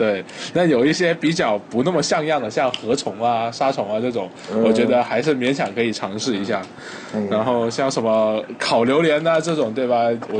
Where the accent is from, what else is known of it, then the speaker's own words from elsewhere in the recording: Guangdong, China; 我作为广东人民